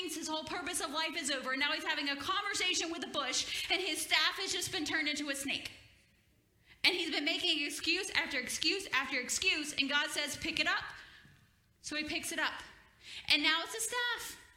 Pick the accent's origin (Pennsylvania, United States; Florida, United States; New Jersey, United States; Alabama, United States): Alabama, United States; I grew up in Alabama. And I grew up playing in the creek.